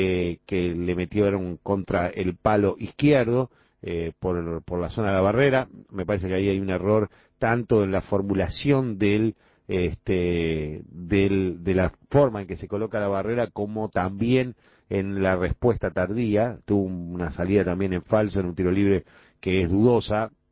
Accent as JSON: {"language": "Spanish", "country": "Uruguay", "said": "sigue siendo la selección uruguaya una prioridad que necesitamos todos los uruguayos que ande bien"}